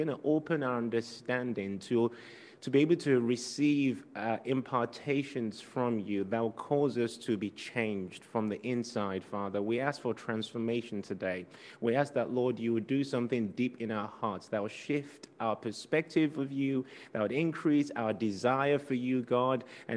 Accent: Liberia; born there; I was born on the mission field. So I was born in Liberia, and my dad is obviously Nigerian. My mom is from Ghana.

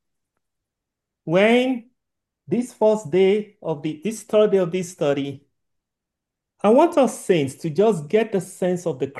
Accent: Nigeria; well, I'm from Nigeria, for those who are not from Nigeria.

